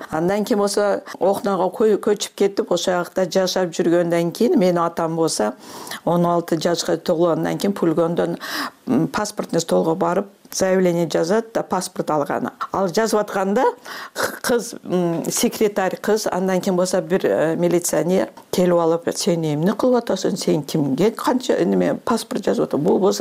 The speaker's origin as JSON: {"language": "Kyrgyz", "town": "Kyzyl-Kiya", "region": "Batken Region", "country": "Kyrgyzstan", "tie": "born there", "also_born_or_lived": "Osh", "said": "Кызыл Кияда 53 жылы мен төрөлдүм, андан кийин 56 жылы көчүп кетишет. Жер титирөө болгондон кийин кайра Ошко көчүп келишет."}